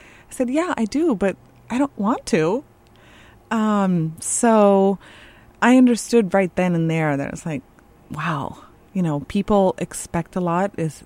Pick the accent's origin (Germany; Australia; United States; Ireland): United States; I'm an American and I speak English.